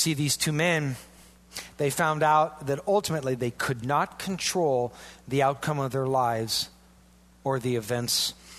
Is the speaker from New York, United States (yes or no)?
no; Iowa, United States; And I'm from Iowa. It's like, I'm not going any further north. It's cold.